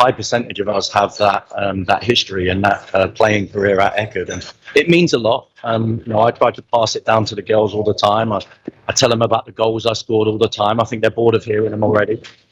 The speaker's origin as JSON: {"language": "English", "region": "London", "country": "United Kingdom", "moved": "as an adult", "lives_now": "United States", "said": "Obviously, I'm from London, England, and I came out here in 2006"}